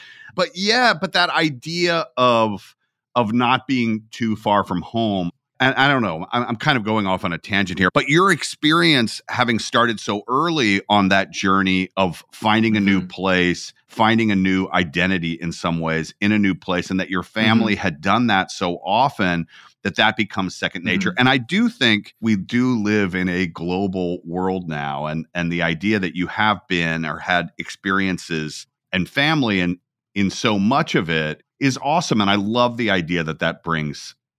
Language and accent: English; the South, United States; I mean, I'm from the South of the United States, right?